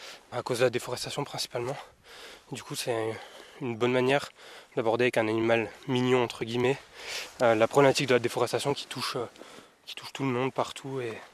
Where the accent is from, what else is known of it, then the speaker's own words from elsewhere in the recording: Provence-Alpes-Côte d'Azur, France; Je viens des Alpes du Sud. C'est pas du tout le même milieu, je suis pas du tout habitué à cette région